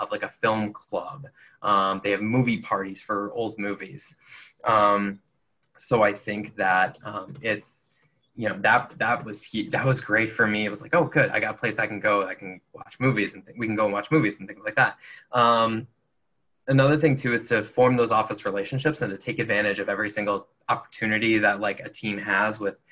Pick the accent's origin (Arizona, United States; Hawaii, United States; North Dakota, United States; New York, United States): New York, United States; Buffalo; I had never lived outside of New York State. I was, you know, went to school in Rochester, born and raised in Buffalo.